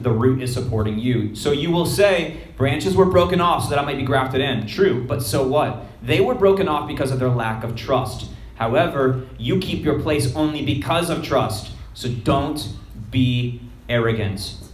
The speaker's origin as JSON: {"language": "English", "region": "Florida", "country": "United States", "tie": "born or raised there", "said": "I grew up in Florida, you see these wild orange trees"}